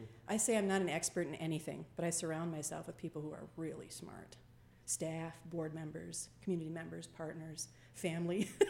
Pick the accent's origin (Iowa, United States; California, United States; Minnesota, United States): Minnesota, United States; St. Cloud; I still have family back there. But yeah, I grew up in St. Cloud. And I actually got in the military right out of high school.